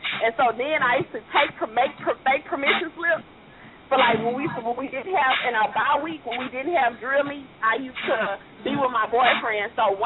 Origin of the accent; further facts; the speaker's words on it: the South, United States; I'm from the South. Trust me, I know.